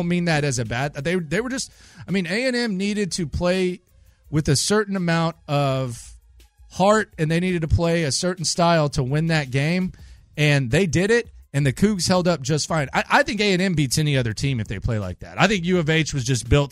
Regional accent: Texas, United States; I am a Texan

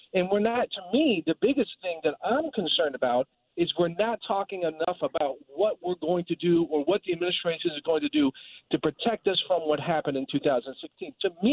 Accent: United States; as an American, my concern is that some of this is political

